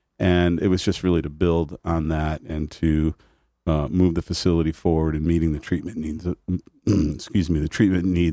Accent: Waterbury, Connecticut, United States; also born or lived in Cheshire; I was born in Cheshire, but I primarily grew up in Waterbury.

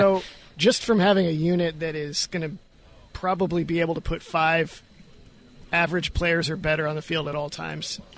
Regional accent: Michigan, United States; I came all the way from Michigan, so the weather here is not so great

